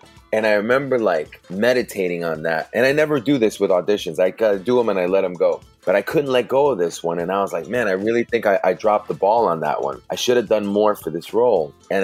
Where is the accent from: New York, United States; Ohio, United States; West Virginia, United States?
New York, United States; Queens; also born or lived in Miami; Went to Queens from Miami, but I was only there for 3 months, and then you know I grew up mainly in Queens.